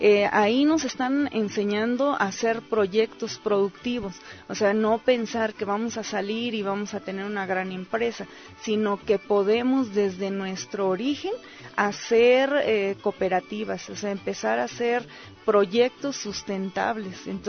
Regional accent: Hidalgo, Mexico; now in Ixmiquilpan, Mexico; Yo vengo del estado de Hidalgo, de la sierra del estado de Hidalgo, del municipio de Los Ochitlán Hidalgo. Actualmente vivo en Ixmiquilpan, tengo 25 años.

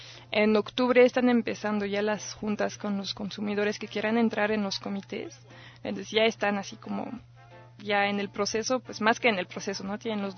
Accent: France; Por ejemplo, yo soy francesa, entonces pues voy a citar más lo de Francia.

